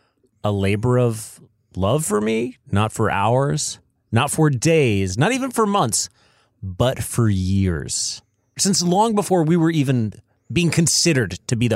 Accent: the South, United States; I mean, growing up in the South, there was not a lot of … in our household.

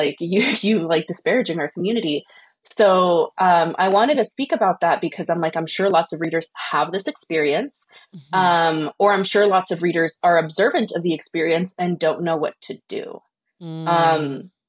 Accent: Oakland, California, United States; And growing up in Fruitvale, I see it often where I'm like, it's a dense immigrant community and we're just trying to make ends meet.

